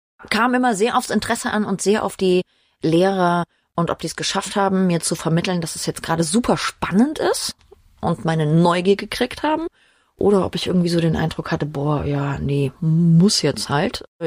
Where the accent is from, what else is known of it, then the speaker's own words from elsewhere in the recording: Saulheim, Rhineland-Palatinate, Germany; Groß geworden bin ich in Saulheim. Okay. Zur Schule gegangen in Alzey. Und studiert habe ich dann in Mainz. Aber ich bin tatsächlich Dorfkind, also Saulheim.